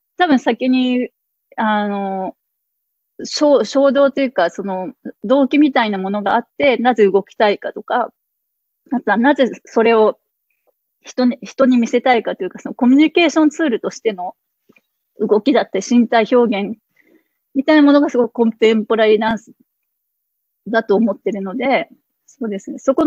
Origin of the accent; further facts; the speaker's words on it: Tokyo, Japan; moved away as an adult; now in Berlin, Germany; 自分が日本人で東京で育ってきたこととか、あとは今ベルリンでずっともう20年近く暮らしていて